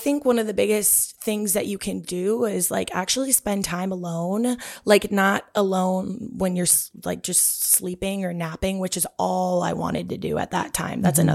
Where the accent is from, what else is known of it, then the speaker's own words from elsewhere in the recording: Duluth, Minnesota, United States; I'm from Duluth, if you're from Minnesota, and it's a big-ish town, but it's a small town.